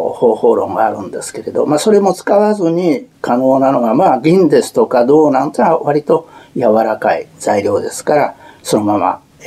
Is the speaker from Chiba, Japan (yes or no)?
no; Takamatsu, Kagawa, Japan; moved away as an adult; 4人が高松で生まれましたということでございます。はい。18歳まで先の、東京オリンピック1964年まで、3月まで高松にいまして